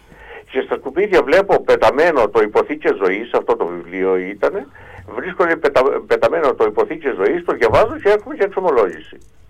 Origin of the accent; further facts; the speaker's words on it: Rethymno, Crete, Greece; γιατί και εγώ κριτικός είμαι από το Έθιμνο.